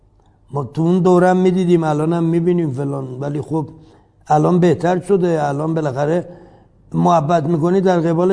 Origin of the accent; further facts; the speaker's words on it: Ardabil, Ardabil Province, Iran; first language Azerbaijani; Persian is a second language; خودم آذری زبونم، بچه اردبیلم،